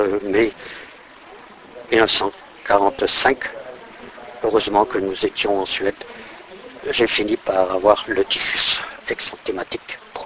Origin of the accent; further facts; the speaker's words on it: Brittany, France; Chez moi, en Bretagne ou ailleurs, certainement que ça existait partout.